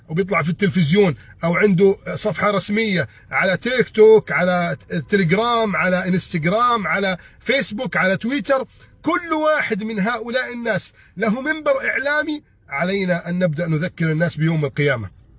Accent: Egypt

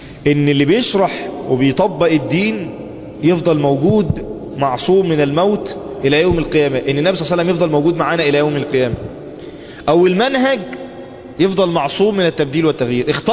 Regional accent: Egypt; بلادنا مصر

